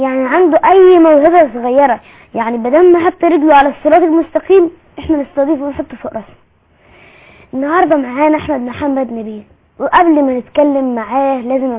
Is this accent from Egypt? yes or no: yes; Egypt; ما كلنا من مصر.